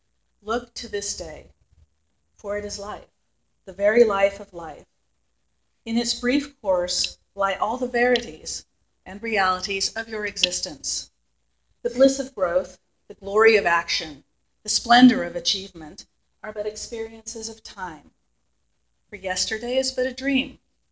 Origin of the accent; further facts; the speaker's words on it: San Francisco, California, United States; Growing up in San Francisco, that was one of the things.